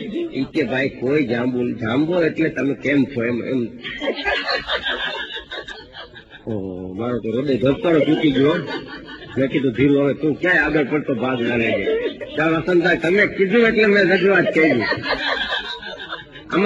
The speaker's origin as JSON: {"language": "Gujarati", "region": "Gujarat", "country": "India", "said": "અમે યાર કાઠિયાવાડ થી આવીએ છીએ"}